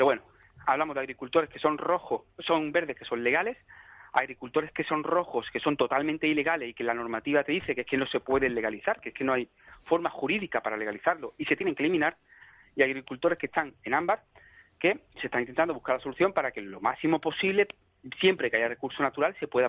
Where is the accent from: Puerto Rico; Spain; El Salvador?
Spain; yo como ciudadano español y europeo cumplo toda la normativa.